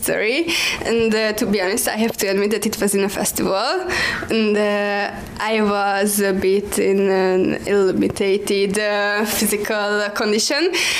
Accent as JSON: {"language": "English", "country": "Australia", "lives_now": "Hungary", "said": "as I'm an Australian girl and not a Hungarian"}